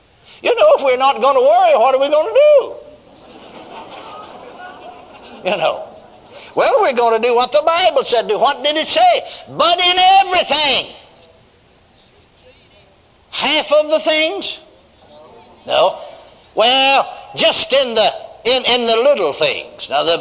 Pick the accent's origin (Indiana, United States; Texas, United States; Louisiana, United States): Texas, United States; I'm born and raised in Texas.